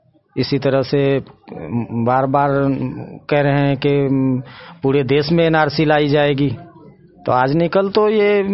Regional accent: Purnia, Bihar, India; now in Delhi, India; पूर्णिया जिले के रहने वाले हैं हम जी।

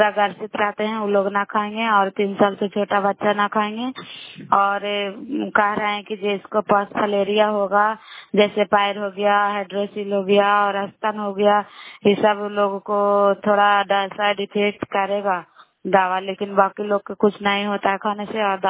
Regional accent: Bihar, India; नालंदा जिला करार ब्लॉक की निवासी हूँ।

